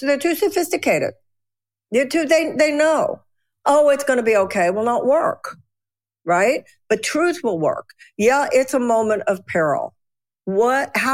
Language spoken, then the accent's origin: English; Texas, United States; I'm a Jew from Texas. You know, Texans are not subtle people. Jews aren't subtle people.